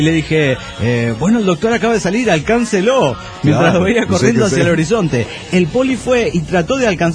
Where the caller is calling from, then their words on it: Cochabamba, Bolivia; de Cochabamba, Bolivia.